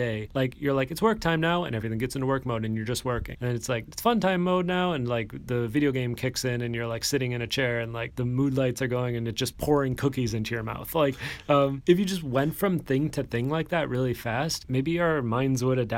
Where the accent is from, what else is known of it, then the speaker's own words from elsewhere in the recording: Midwest, United States; I mean, I'm from the Midwest, and I know that a lot of this technology stuff is totally unexciting